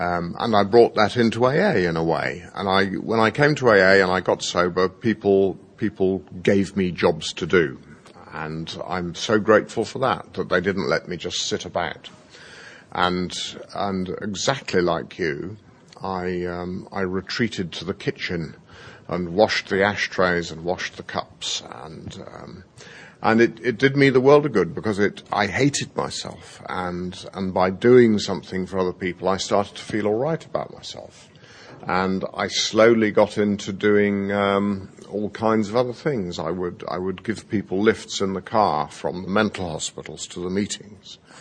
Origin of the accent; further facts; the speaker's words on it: Bristol, South West England, United Kingdom; I'm an alcoholic. I'm from Bristol in England.